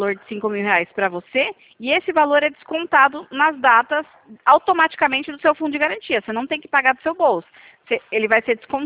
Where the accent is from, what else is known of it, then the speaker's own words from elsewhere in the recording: São Paulo, Brazil; Eu sou daqui de São Paulo.